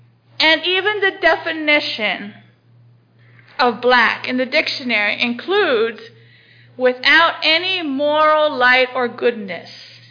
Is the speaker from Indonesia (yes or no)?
yes; Indonesia; I remember growing up in Indonesia, everybody wanted to touch me because my skin was light.